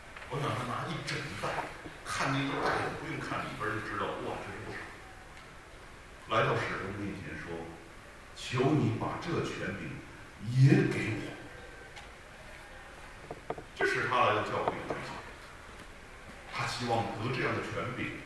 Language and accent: Chinese; China; 我们中国人有一句话叫做什么？ 有钱能使鬼推磨。